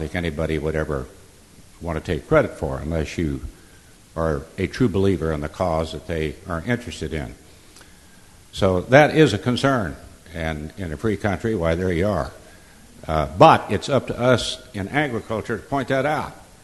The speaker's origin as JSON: {"language": "English", "town": "Dodge City", "region": "Kansas", "country": "United States", "said": "I'm from Dodge City, so I don't really like to talk about it much. We're a little different out there."}